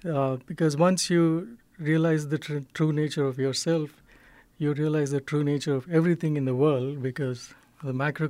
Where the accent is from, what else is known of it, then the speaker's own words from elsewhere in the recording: India; now in United States; So as an Indian who has grown up in such a rich culture, this was a very sad fact of life in America.